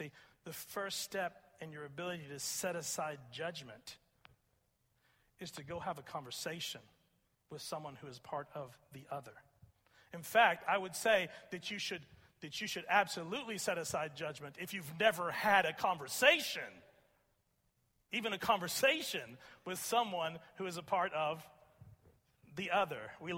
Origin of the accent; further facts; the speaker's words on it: Pasadena, Texas, United States; And so I grew up there in Pasadena, Texas. When I was growing up in the 1960s, it was the state headquarters for the Ku Klux Klan.